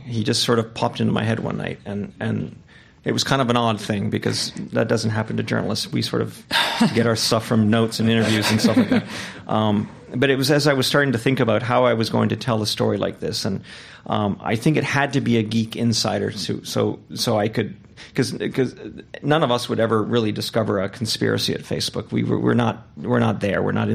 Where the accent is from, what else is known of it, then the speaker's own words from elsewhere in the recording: Canada; also born or lived in Mexico; now in United States; And as an immigrant myself, I'm from Canada. I was an immigrant in Mexico. I'm an immigrant here. I was an immigrant in Asia.